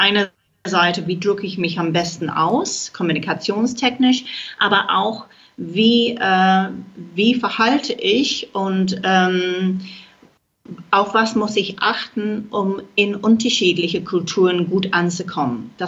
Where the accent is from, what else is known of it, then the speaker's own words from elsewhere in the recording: England, United Kingdom; German is a second language; Ich meine, die Engländer haben diesen Ruf, dass wir super spießig sind.